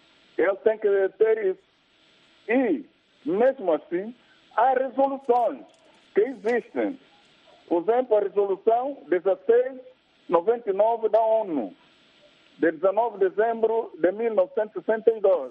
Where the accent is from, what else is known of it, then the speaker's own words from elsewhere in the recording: Cabinda, Angola; uma descontinuidade geográfica demonstra claramente que nós não somos angolanos.